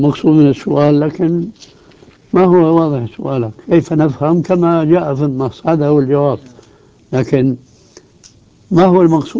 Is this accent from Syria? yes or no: yes; Damascus, Damascus Governorate, Syria; عندنا في دمشق ماء يسمى بماء الفية، ومنبعه خارج دمشق في قرية اسمها الفية